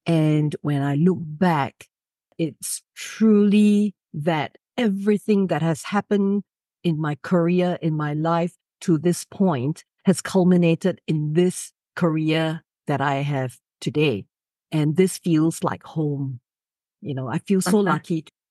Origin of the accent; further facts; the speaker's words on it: Ipoh, Perak, Malaysia; anyone who's listening who's from Ipoh. I'm one of them. I'm the eldest daughter of a single mother. Growing up in Malaysia when I was then, at a time when single mothers were not a socially acceptable thing.